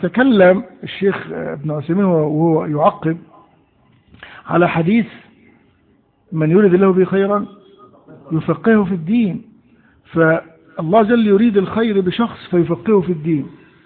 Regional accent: Egypt; احنا عندنا في مصر

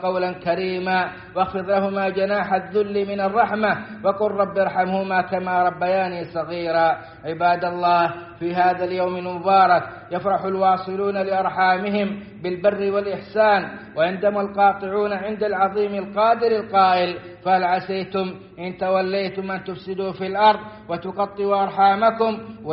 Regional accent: Saudi Arabia; وأدم على بلادنا السعودية أمنها وإيمانها ومقدساتها وقيادتها والخيرات في أرجائها

